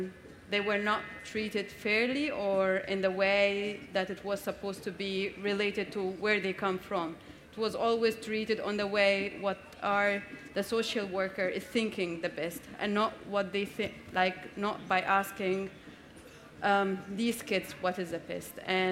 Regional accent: Egypt; now in Germany; and I come from Egypt.

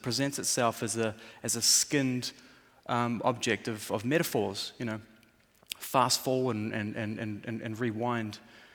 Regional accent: New Zealand; now in Europe; I grew up in New Zealand where I couldn't see another house, surrounded by beautiful indigenous forests that had never been cut down. That's where I grew up. And now I live in cities

